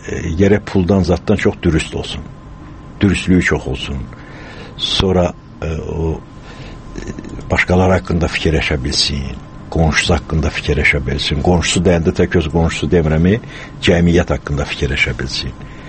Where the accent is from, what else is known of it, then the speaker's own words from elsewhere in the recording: Karabakh, Azerbaijan; O Qarabağ təbii ki, mənim yaralı yerimdir. Ona görə deyirəm ki, mən doğulduğum komadır, ondan sonra mənim böyüdüyüm yerdir.